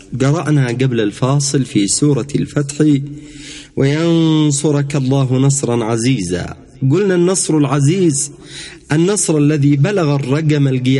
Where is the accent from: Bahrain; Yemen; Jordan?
Yemen; ولم نسمح لهم أن يطأوا بأقدامهم بلدنا